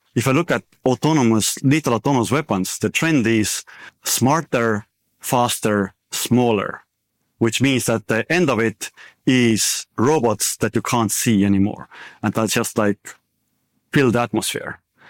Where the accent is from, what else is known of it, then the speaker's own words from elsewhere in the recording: Estonia; when I grew up in Soviet-occupied country in Estonia